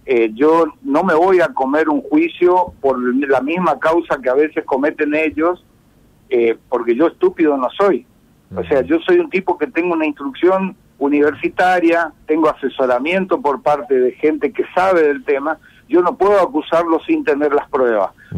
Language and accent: Spanish; Chaco, Argentina; Yo soy chaqueño. Fíjate vos, yo le aclaré, yo soy chaqueño.